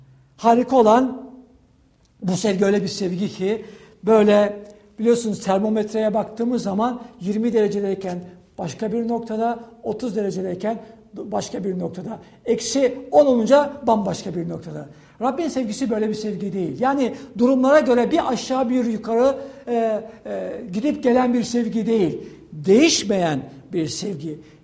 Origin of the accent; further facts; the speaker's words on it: İzmir, Turkey; Ben küçüklüğümde yüzmeyi İzmirliyim. Küçüklüğümde yüzmeyi denizde öğrendim.